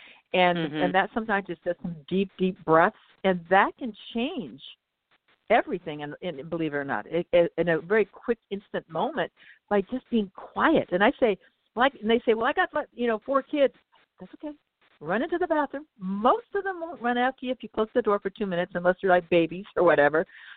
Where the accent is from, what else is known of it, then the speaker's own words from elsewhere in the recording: Seattle, Washington, United States; Washington State, because I'm from Seattle, Washington.